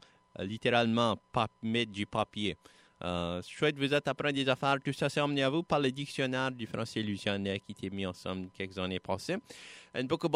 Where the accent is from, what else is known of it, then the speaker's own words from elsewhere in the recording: Lafayette, Louisiana, United States; French is a second language; Moi, je suis un prodige du French Immersion Program de la paroisse de Lafayette et j'ai appris le français standard dans les écoles, mais aussi le français des Cajuns, le français de mes arrière-grands-parents et tous les vieux musiciens.